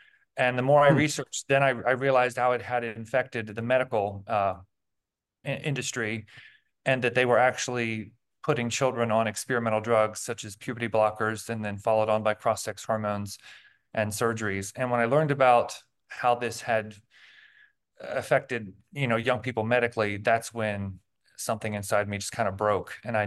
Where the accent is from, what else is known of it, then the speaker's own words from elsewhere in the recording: United States; I'm an American and you're in Canada